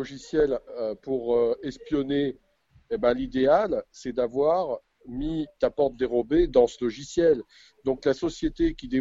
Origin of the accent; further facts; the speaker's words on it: France; Regardez chez nous en France, vous ne savez pas, ou peut-être vous savez